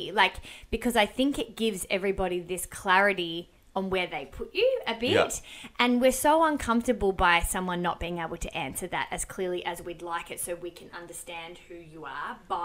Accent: Melbourne, Victoria, Australia; I went back to Melbourne. I'm from Melbourne.

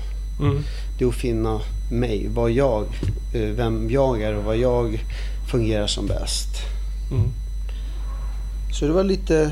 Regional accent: Stockholm, Stockholm County, Sweden; Mitt ursprung är från Palestina. Mm. Född och uppvuxen i Sverige.

